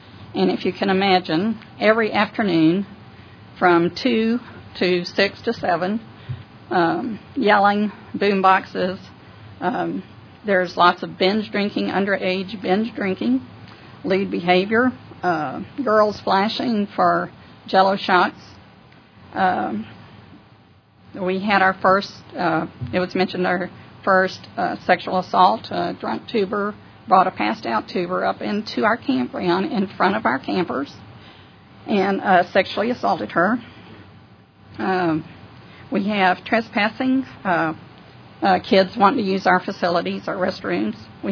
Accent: Houston, Texas, United States; we've lived on the river since 1972. We came from Houston, and we were also river guides on the Rio Grande through Big Bend for 30 years

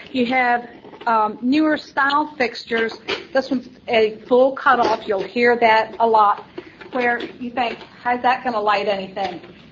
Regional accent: Driftwood, Texas, United States; I'm from Driftwood, Texas.

